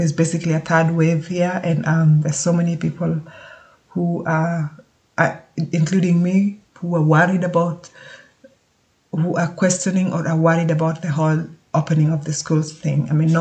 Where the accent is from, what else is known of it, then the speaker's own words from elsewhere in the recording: Kenya; I come from Kenya. I mean, like I said, I was born and brought up in Kenya.